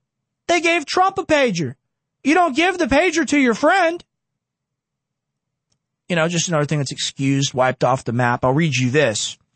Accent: United States; I'm not an Israeli. I'm not a Jew. Like, I'm not you. I'm an American patriot, right? And I'm white.

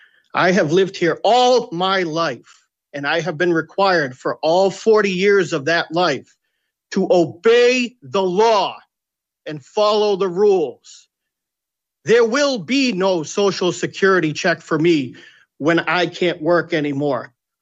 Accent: Massachusetts, United States; I'm born and raised on Cape Cod.

